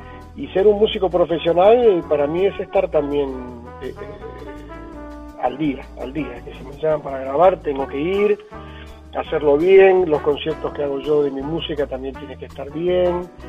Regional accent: Río Gallegos, Santa Cruz, Argentina; yo me crié en la Patagonia, en una ciudad que se llama Río Gallegos

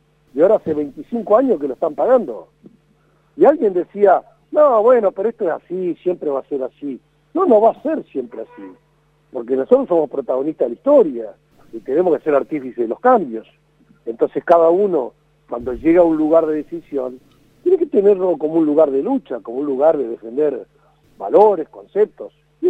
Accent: Argentina; yo ya tengo 53 años, y para aquellos que son más jóvenes, yo cuando me crié, en la Argentina no había divorcio

